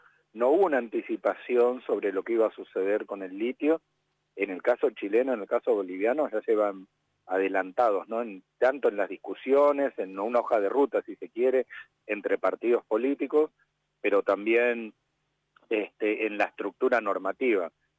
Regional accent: Argentina; nosotros no podemos gestionar los recursos desde como argentinos

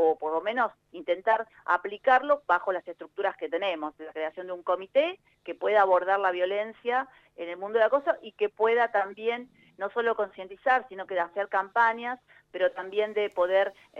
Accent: Caleta Olivia, Santa Cruz, Argentina; yo soy de Cadete Olivia, soy hija de Piefiana, zona petrolera

